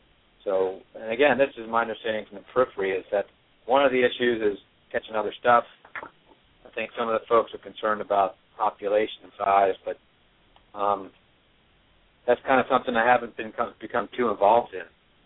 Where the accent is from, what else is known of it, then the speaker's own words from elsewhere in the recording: Chesapeake Bay, United States; I grew up on Chesapeake Bay, and I hate to say it, but I know what it used to be like.